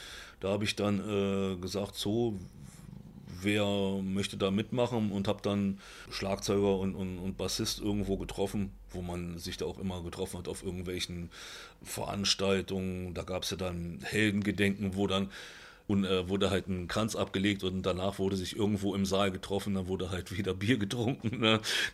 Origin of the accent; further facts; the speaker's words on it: Berlin, Germany; born there; Ich bin in Berlin geboren und bin auch mit vielen ausländischen, meist türkischen Mitschülern zur Schule gegangen.